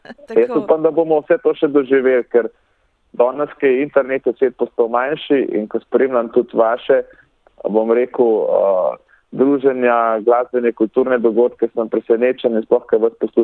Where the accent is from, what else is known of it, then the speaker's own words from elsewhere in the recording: Begunje, Upper Carniola, Slovenia; v bistvu sem odraščal v Begunjah, torej ne v Ljubljani, ampak v Begunjah